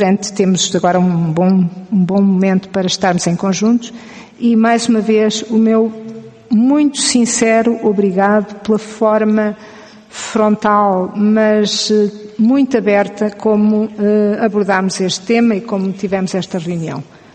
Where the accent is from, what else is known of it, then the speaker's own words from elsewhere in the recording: Coimbra, Portugal; Eu não sou de Lisboa, sou de Coimbra